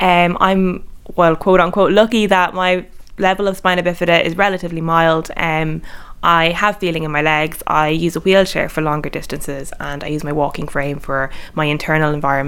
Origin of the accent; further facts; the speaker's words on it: Manorhamilton, Connacht, Ireland; I'm 26. I'm from Manor Hamilton in County Leitrim and I live with my parents.